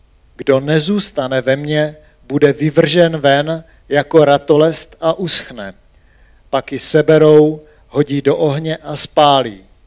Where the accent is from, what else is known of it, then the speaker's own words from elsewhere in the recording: South Moravian Region, Czechia; Možná, že většina z vás ví, že jsem z Jižní Moravy. A na Jižní Moravě je mnoho vinic.